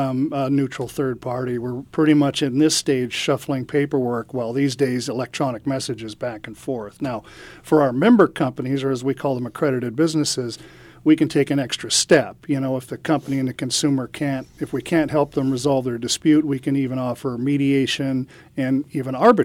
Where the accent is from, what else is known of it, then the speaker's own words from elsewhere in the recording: Atascadero, California, United States; now in San Diego, United States; Well, yeah, I'm actually originally from Atascadero.